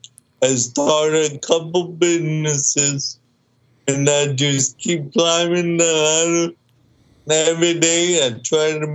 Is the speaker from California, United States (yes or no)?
no; Baltimore, Maryland, United States; I grew up in Baltimore, and I was adopted at the age of 11.